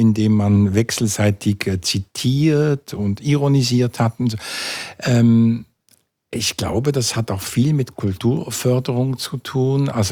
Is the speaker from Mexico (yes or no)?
no; Switzerland; Das ist doch bei uns in der Schweiz eher unvorstellbar eigentlich.